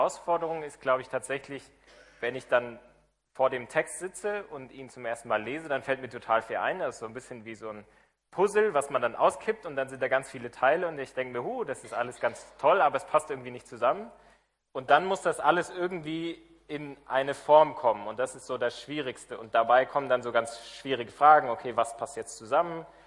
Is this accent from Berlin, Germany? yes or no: yes; Berlin, Germany; Ich komme aus Berlin. Ich bin in der Baptistengemeinde in der Bergmannstraße in Kreuzberg groß geworden. Ich wohne aber eigentlich in Pankow.